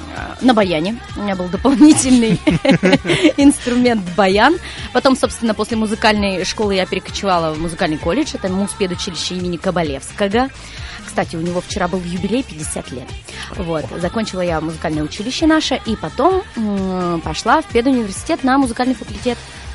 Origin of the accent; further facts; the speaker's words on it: Perm, Perm Krai, Russia; Родилась в Перми, училась в музыкальной школе в Перми. Соседей мучила тоже здесь же, в Перми